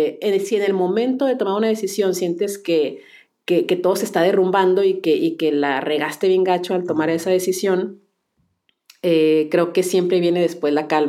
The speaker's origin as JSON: {"language": "Spanish", "town": "Mexicali", "region": "Baja California", "country": "Mexico", "tie": "born or raised there", "lives_now": "Monterrey, Mexico", "said": "cuando me mudé de mi casa donde crecí en Mexicali para irme a Monterrey a estudiar"}